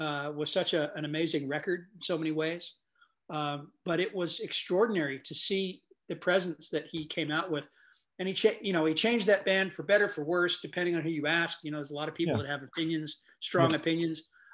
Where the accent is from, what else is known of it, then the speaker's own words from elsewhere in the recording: California, United States; Well, growing up in the Bay Area for me was extraordinary.